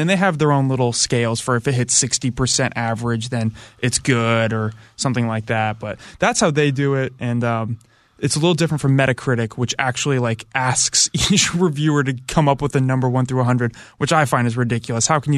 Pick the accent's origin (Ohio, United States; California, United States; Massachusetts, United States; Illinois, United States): California, United States; San Francisco; Obviously, I'm biased because that's my hometown.